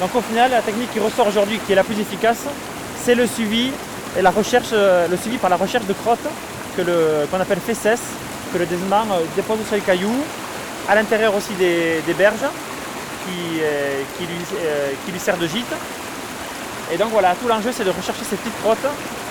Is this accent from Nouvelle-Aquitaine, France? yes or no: yes; Nouvelle-Aquitaine, France; Mais moi, en tant que Pyrénéen, moi, je suis originaire du Pays Basque.